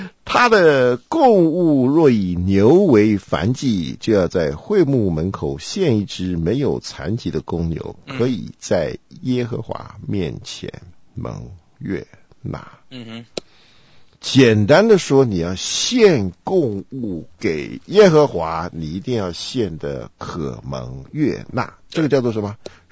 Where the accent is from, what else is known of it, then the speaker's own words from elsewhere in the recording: China; 我们中国人讲说